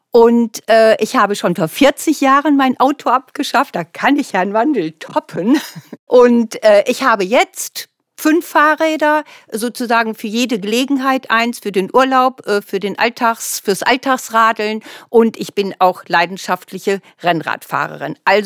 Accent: Warendorf, North Rhine-Westphalia, Germany; now in Bonn, Germany; Ich stamme aus Warendorf bei Münster. Wohne jetzt in Bonn.

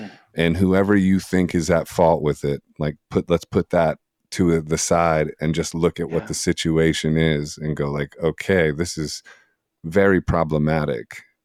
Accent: United States; I'm in Arizona. Okay, we're just talking through Australia. Yeah, I'm an American.

